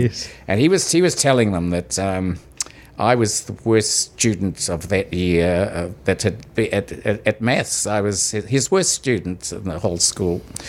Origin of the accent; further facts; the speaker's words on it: Whangarei, Northland, New Zealand; born there; Well, I was born in Whangarei, an only child